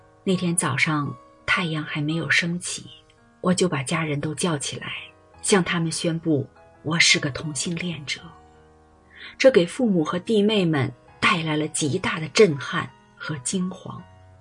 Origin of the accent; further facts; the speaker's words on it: Malaysia; 小时候在马来西亚刚有彩色电视机时，大家都围着看，小孩子当然更觉新奇